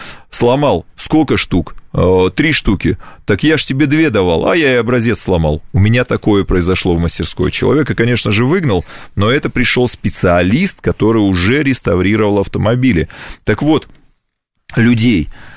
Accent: Germany; И немцы, а я сам немец, я знаю, что это такое

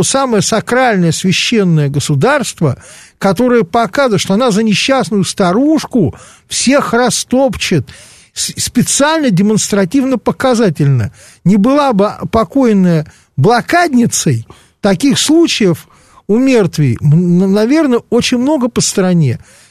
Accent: Moscow, Russia; на мне аршинными буквами написано, что я москвич.

